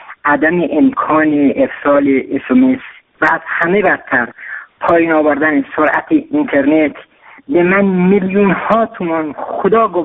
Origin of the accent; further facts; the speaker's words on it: Iran; من یک ایرانی هستم و در نظام جمهوری اسلامی ایران زندگی می کنم،